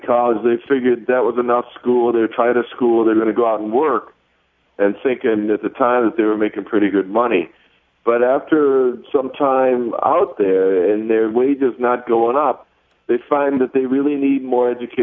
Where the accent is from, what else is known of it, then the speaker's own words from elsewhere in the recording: Detroit, Michigan, United States; You know, I grew up in Detroit.